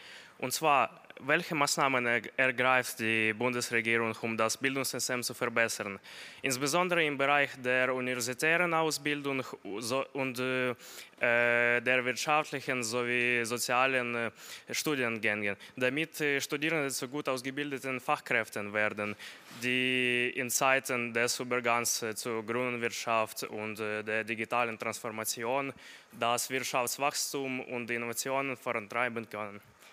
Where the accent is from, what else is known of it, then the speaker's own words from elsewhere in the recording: Ukraine; ich komme aus der Ukraine.